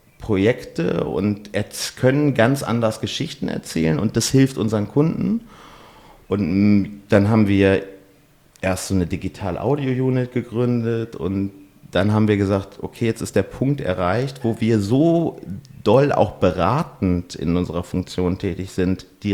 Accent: North Rhine-Westphalia, Germany; ich meine, ich komme ja aus dem Ruhrgebiet, ich bin halbwegs offen

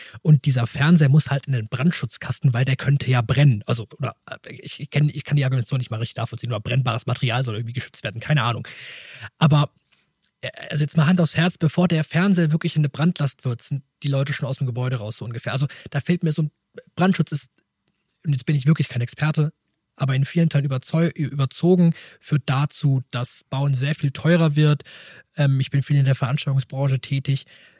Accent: Mannheim, Baden-Württemberg, Germany; Ich komme ja aus Mannheim und kandidiere hier.

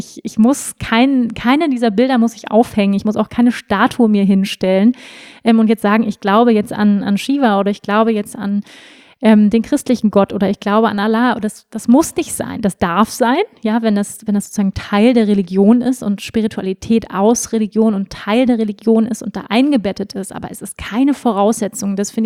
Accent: Germany; ich bin ja auch in Deutschland groß geworden, immer sehr besetzt eben mit dem christlichen Glauben. Ich bin ohne Religion groß geworden

